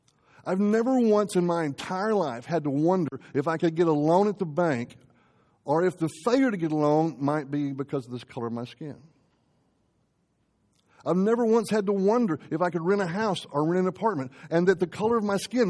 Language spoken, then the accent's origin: English; Southern United States, United States; So here I am, a white guy, born and raised in the South.